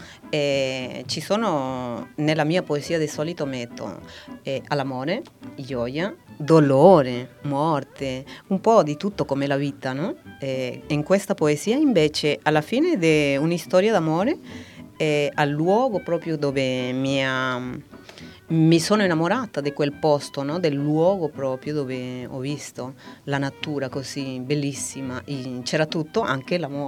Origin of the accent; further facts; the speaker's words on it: Peru; Italian is a second language; now in Italy; Sì, la mia terra adottiva, e mi sento anche un po' italiana perché mi ha conquistato questa terra e questo mare